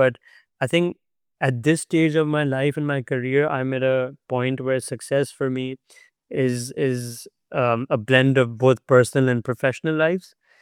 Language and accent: English; Karachi, Sindh, Pakistan; English is a second language; also born or lived in Lahore / Islamabad; I am originally from Pakistan. I grew up in the city of Karachi, where I went to school and middle school and high school. I also went to university in Pakistan as well, in another city called Lahore.